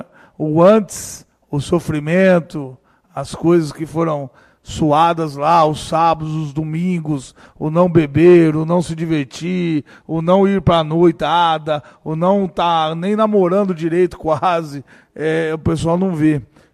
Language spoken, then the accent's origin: Portuguese; Juara, Mato Grosso, Brazil; Sou de Juara. Pô, onde é? Pô, Mato Grosso.